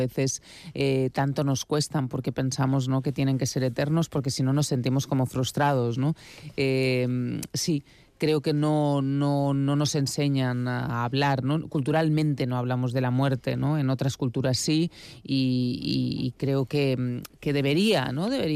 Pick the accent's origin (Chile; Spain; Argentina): Spain; Catalonia; me fui a Lampurdá, que es mi tierra.